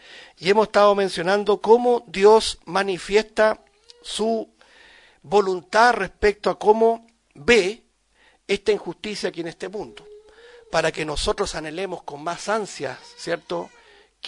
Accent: Chile; en lo particular como chilenos

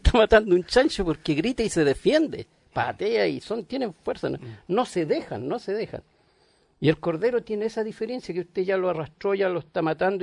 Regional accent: southern Chile, Chile; Yo, como vengo del sur de Chile, no viví en el campo, pero en las comunas cerca del campo, y tenía amigos y familiares de campo.

